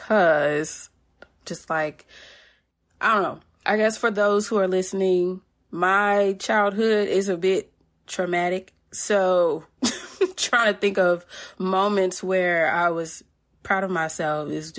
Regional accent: Indiana, United States; I'm from Indiana, and I love

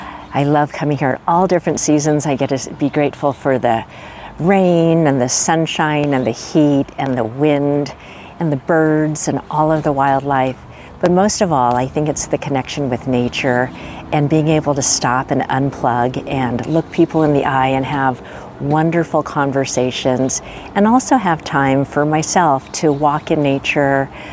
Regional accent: Redondo Beach, California, United States; I'm from Redondo Beach, California.

